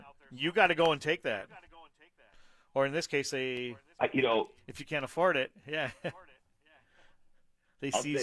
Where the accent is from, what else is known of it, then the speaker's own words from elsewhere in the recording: United States; We grew up near the Canadian border, and the CBC station in Hamilton always played.